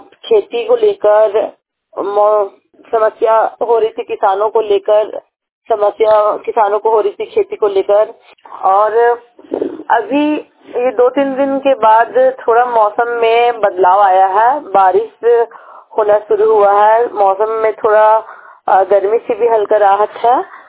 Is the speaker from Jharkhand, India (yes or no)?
yes; Giridih, Jharkhand, India; मैं जर्मनी बाजार पोस्ट बगोदर … और मैं गिरिडीह डिस्ट्रिक्ट से हूँ।